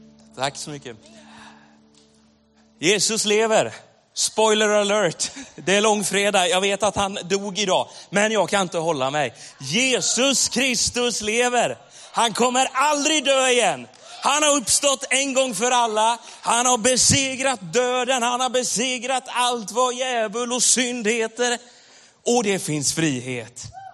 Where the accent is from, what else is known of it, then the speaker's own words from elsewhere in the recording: Sweden; Jag kommer från Sverige. Men så gott att få vara i Vasa.